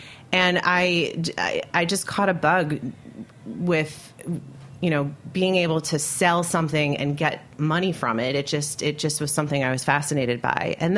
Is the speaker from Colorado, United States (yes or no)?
no; New York, United States; I grew up in Westchester, so right outside the city.